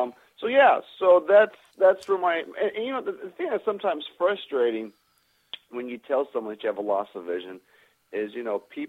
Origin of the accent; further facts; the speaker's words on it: San Diego, California, United States; I was raised in San Diego.